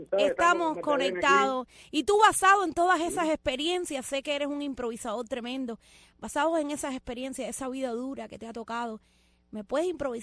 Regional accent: Cuba; moved away; Y yo también soy cubana. Hace 23 años que estoy de este lado de la orilla, pero nunca he olvidado mi pueblo.

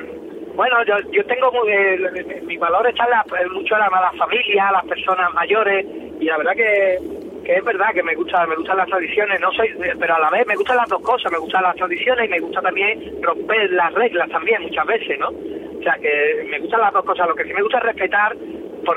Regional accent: Seville, Andalusia, Spain; pero yo soy sevillano, yo me crié, es verdad que mi mamá era de allí, de Cádiz, de Bárbate, pero yo, mi padre era sevillano y yo soy sevillano

